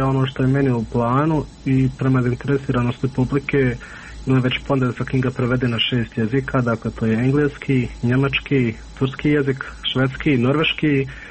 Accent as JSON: {"language": "Bosnian", "town": "Miljevina", "region": "Republika Srpska", "country": "Bosnia & Herzegovina", "said": "mi smo svi gore iz Miljevine"}